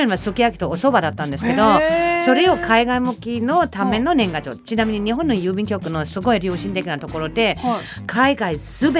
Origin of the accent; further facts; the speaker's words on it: Germany; Japanese is a second language; 私ドイツ人なんですけど、